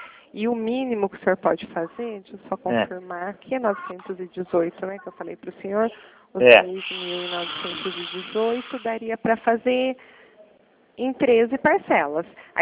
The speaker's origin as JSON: {"language": "Portuguese", "town": "Araras", "region": "São Paulo", "country": "Brazil", "said": "Eu sou de Arara."}